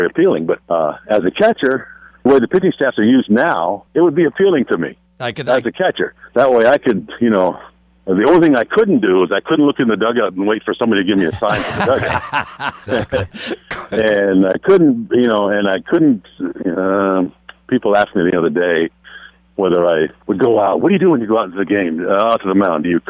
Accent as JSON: {"language": "English", "town": "Charlestown", "region": "New Hampshire", "country": "United States", "tie": "born or raised there", "said": "Well, I grew up in New Hampshire."}